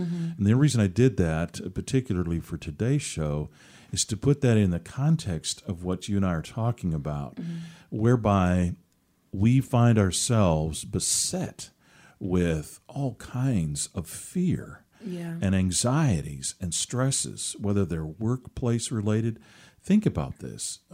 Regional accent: Seattle, Washington, United States; I mean, I think about this 14-year-old up there in the Seattle area.

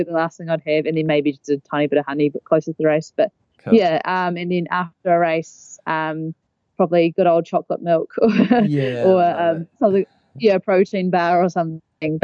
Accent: Christchurch, Canterbury, New Zealand; I probably have to say I'm quite a home person, so I'm from Christchurch and, love running around there.

